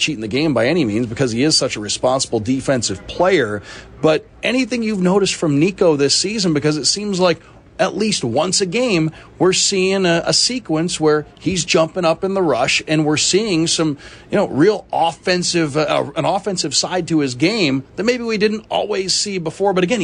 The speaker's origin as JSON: {"language": "English", "region": "Midwest", "country": "United States", "tie": "born or raised there", "said": "Like I said, I grew up in the Midwest, so I like to wander out in the cold"}